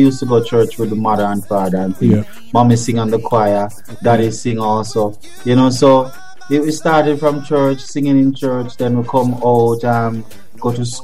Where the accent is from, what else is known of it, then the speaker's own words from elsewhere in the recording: Old Harbour, Saint Catherine, Jamaica; also born or lived in Spanish Town; Well, it was mainly in St. Catherine, Old Harbour, between Old Harbour and Spanish Town. I was born in Spanish Town